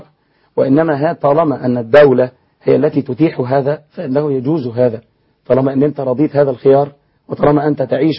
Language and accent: Arabic; Egypt; أنا من حقي كمصري يعيش أو عاش فترة الظلم. أنا زي ما بقول لك أنا عندي 40 سنة النهاردة, عاش 30 سنة ظلم